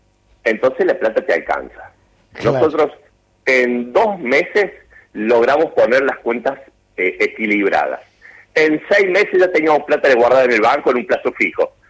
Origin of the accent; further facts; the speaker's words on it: Córdoba, Argentina; yo soy cordobés